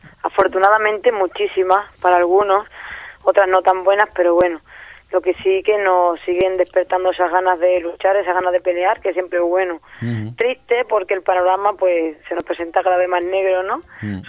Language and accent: Spanish; Andalusia, Spain; todo lo que es la historia de mi pueblo, de mi Andalucía, de mi país, que no conocía.